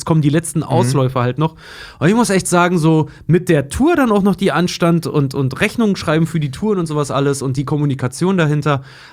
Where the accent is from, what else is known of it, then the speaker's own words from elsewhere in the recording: Netherlands; Ich bin Holländer.